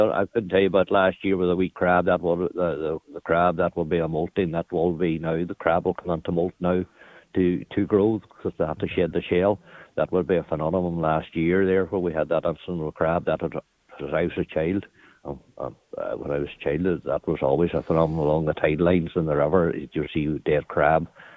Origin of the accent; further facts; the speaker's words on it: Kildare, Leinster, Ireland; I'm originally from Kildare, like, but I don't know.